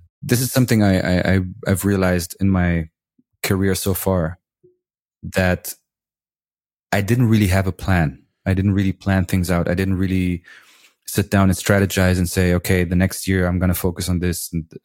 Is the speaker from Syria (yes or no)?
yes; Syria; when I told people I'm from Syria, they wouldn't be able to point it out on the map, right?